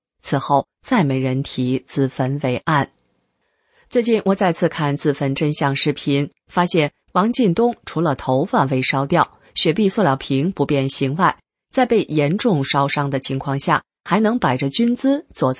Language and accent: Chinese; Henan, China; 我在河南长大，怎么听不出一点乡音呢？